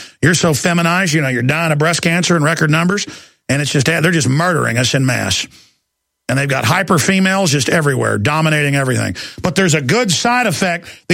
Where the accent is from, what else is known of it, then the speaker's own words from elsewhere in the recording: California, United States; we're from California, but we're not all bad.